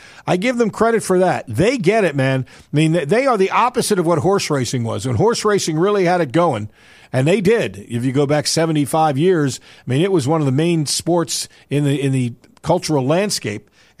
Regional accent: New York, United States; I grew up in New York, which is a pro town

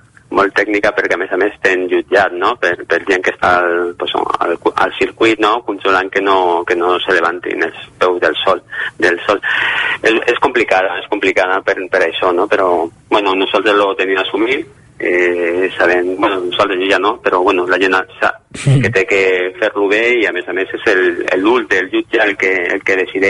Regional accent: El Prat de Llobregat, Catalonia, Spain; Perquè jo soc del Prat, visco a 5 quilòmetres d'on van competir

